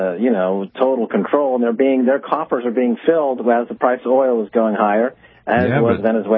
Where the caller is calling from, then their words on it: Paris, Île-de-France, France; I'm calling you from Paris